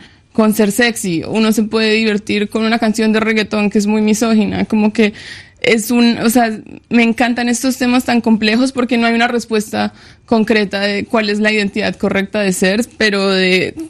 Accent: Pereira, Risaralda, Colombia; born or raised there

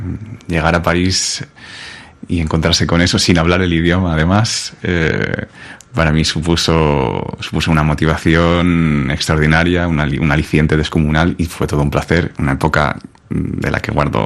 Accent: Riba-roja de Túria, Valencian Community, Spain; todo surgió con el conservatorio de mi pueblo, de Ribarroja. Vivía al lado.

